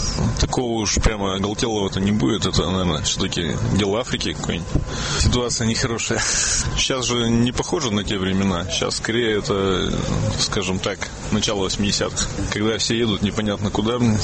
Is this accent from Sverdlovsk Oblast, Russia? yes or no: yes; Yekaterinburg, Sverdlovsk Oblast, Russia; Да вы знаете, я приезжий, я из Екатеринбурга, просто так уж совпало.